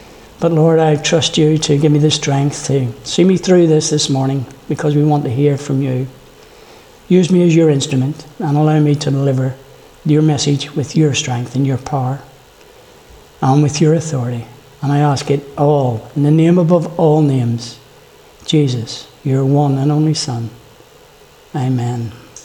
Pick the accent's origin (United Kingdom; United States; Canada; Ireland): Ireland; Being an Irishman, fair skin, and all the rest of it, delicate little creature that I am.